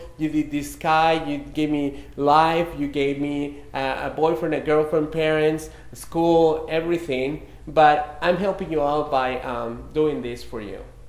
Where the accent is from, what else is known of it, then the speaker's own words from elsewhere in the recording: Mexico City, Mexico; As you might have guessed, I'm from Mexico City, or I'm from Mexico